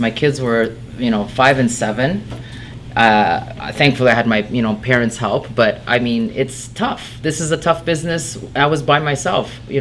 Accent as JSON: {"language": "English", "town": "Rome", "region": "Lazio", "country": "Italy", "said": "I was born in Italy. I'm originally from Rome. I was baptized at the Vatican."}